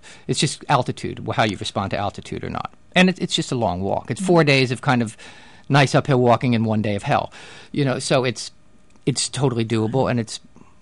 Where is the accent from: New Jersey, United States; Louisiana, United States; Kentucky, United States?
New Jersey, United States; No, we grew up in Jersey and, you know, went to the Jersey Shore and then for the summer.